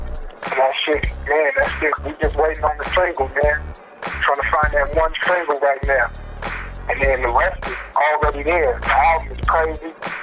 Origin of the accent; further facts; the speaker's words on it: Philadelphia, Pennsylvania, United States; I'm from Philly, so I had to go out there and get my little, whatever little name I got out there in Philly.